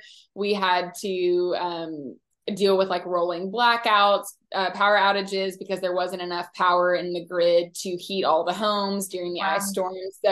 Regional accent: Texas, United States; I live in North Texas. I'm originally from East Texas

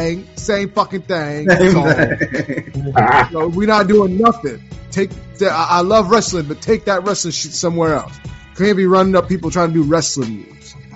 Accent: Bronx, New York, United States; some random nigga going around in the Bronx, you know, my hometown, going around just hitting people

